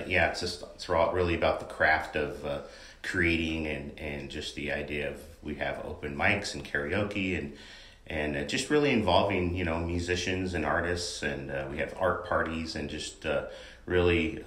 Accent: Whidbey, Washington, United States; And like, you're from Kamano and we're from Whidbey. We relocated in the 2000s after college.

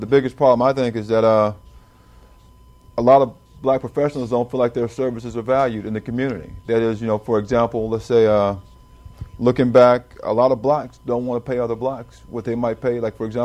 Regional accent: Miami, Florida, United States; I grew up in Florida. I grew up in a little city, and most of you guys are probably familiar with it. It had the riots prior to the L.A. riots, the riots in Liberty City. That's the area I'm from, basically, Liberty City.

